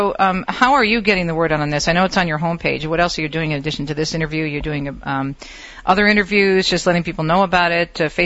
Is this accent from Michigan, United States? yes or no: yes; Michigan, United States; in my home state of Michigan